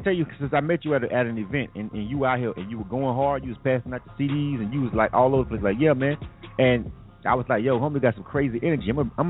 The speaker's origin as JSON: {"language": "English", "region": "Florida", "country": "United States", "moved": "as an adult", "lives_now": "Atlanta, United States", "said": "I'm not born and raised in Atlanta. I'm a transplant. I came from Florida, and I came here well over 10 years ago"}